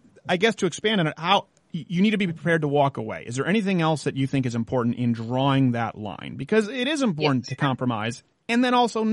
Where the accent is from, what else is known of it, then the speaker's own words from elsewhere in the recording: Quebec, Canada; Because that's what I grew up with in Quebec